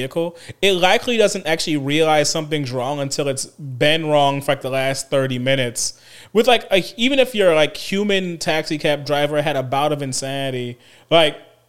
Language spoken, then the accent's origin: English; New Orleans, Louisiana, United States; I'm from New Orleans. That's commonplace.